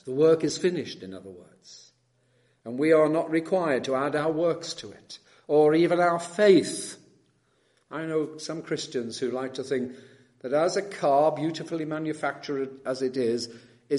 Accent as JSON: {"language": "English", "country": "United Kingdom", "said": "And look back here at home, as British, we tend to have either a bulldog or, for the English, a lion."}